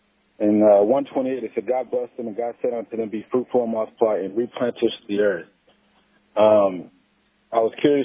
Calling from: Bothell, Washington, United States; Yeah, I'm from Bothell, Washington.

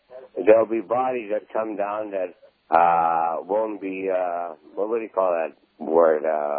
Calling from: Las Vegas, Nevada, United States; I'm calling from Las Vegas.

